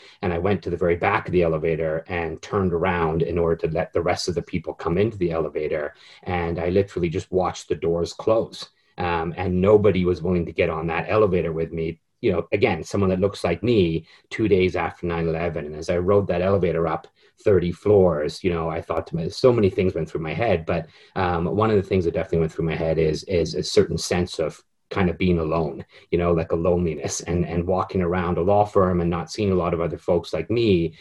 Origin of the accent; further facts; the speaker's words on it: Canada; moved away as an adult; also born or lived in England; now in United States; I'm an English-born Canadian citizen. Didn't move to the United States until I was in my late 20s, and then only to go to law school. And I always let people know I'm Canadian